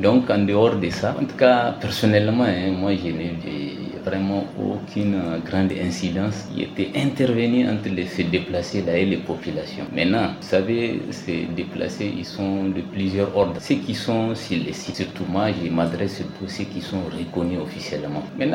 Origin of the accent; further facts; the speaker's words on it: Niger; Et en tant que Nigérien, moi, je pense que partout où nous sommes, dans le territoire nigérien, il faut qu'on se sente qu'on est chez nous.